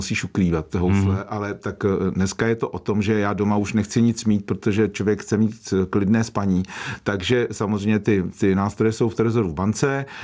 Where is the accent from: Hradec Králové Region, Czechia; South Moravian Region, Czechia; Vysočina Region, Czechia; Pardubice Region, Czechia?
Hradec Králové Region, Czechia; Hradec Králové; Já pocházím z Hradce Králové a když mě bylo 5,5, tak děda v té době ještě učil malé caparty